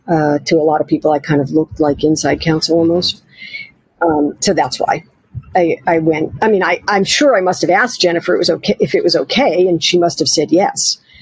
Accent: Arkansas, United States; I was cheap. I was from Arkansas.

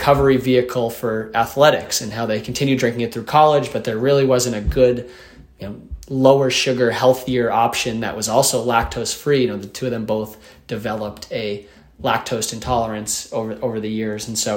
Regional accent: Boston, Massachusetts, United States; a bar in Phoenix looks drastically different than a bar in my hometown of Boston

